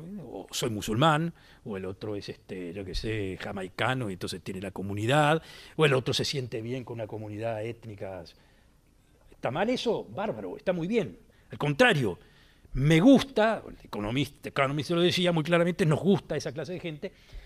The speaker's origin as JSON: {"language": "Spanish", "country": "France", "second_language": "Spanish", "said": "Siento que yo, como francés, tengo lo que decirle a los alemanes o a los italianos, y el italiano tiene lo que decirme a mí como francés, etcétera, etcétera. Y aparte, tengo otra identidad. A ver, dos. Soy europeo, soy ciudadano del mundo."}